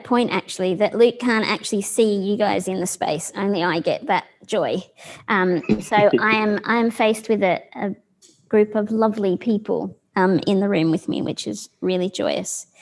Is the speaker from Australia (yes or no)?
yes; Victoria, Australia; But originally I come from Yorta Yorta country, so up in the northeast is where I was born.